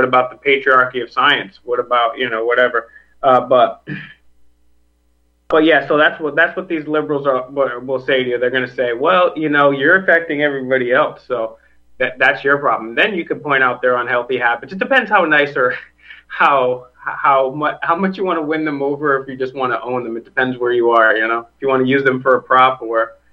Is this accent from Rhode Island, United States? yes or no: yes; Rhode Island, United States; I'm strongly considering moving away from my home state of Rhode Island.